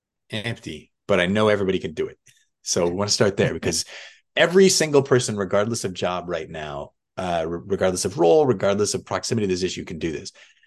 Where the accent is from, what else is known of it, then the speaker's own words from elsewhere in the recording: Michigan, United States; first language English; I'm from Michigan. I speak English at home. I have been speaking English my whole life.